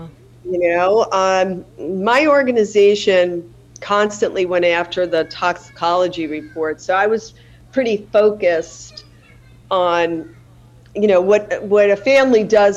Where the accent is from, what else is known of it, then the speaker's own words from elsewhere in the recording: Connecticut, United States; because I was from Connecticut and I still have a home there